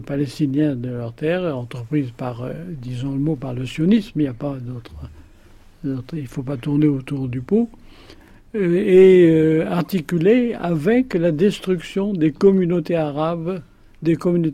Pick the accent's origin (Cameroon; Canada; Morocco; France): Morocco; je suis un Marocain qui parle d'une situation propre à des juifs marocains.